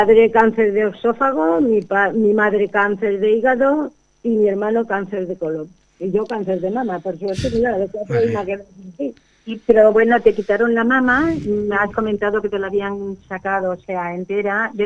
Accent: Roda, Spain; Mi pueblo, Roda, y descubrir que había otra vida, que no era aquella.

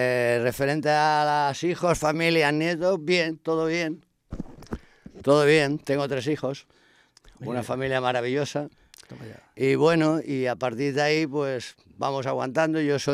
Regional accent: Barcelona, Catalonia, Spain; also born or lived in Antequera; Yo procedo de Barcelona, he crecido en Barcelona, mis padres me trajeron con 12 añitos más o menos

